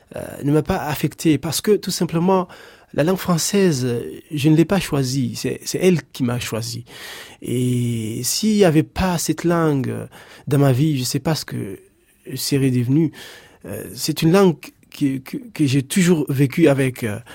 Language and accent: French; Comoros; first language Comorian; French is a second language; jamais je ne l'aurais eu si j'avais choisi ma langue natale, la langue comorienne.